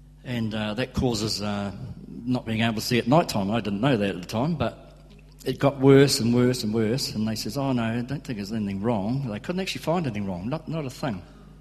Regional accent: Port Chalmers, Otago, New Zealand; born there; also born or lived in Aramoana; I was born in Port Chalmers, 1946. 61 years ago?

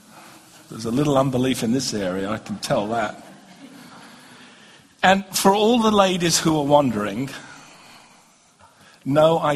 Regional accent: London, United Kingdom; I'm from London.

